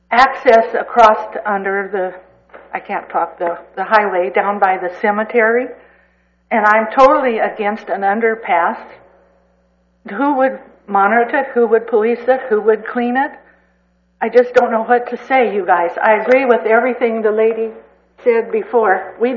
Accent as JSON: {"language": "English", "town": "San Luis Obispo", "region": "California", "country": "United States", "lives_now": "Cayucos, United States", "said": "I'm from San Luis Obispo. I live permanently in Cayucas."}